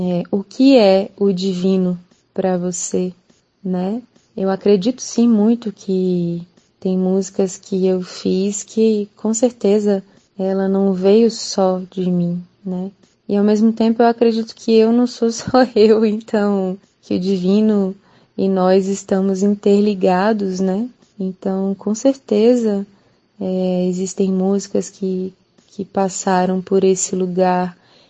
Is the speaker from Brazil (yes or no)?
yes; Quirinópolis, Goiás, Brazil; da minha terra, que é Quirinópolis, Goiás. É uma terra muito amada, muito especial, a minha raiz, é o interior de Goiás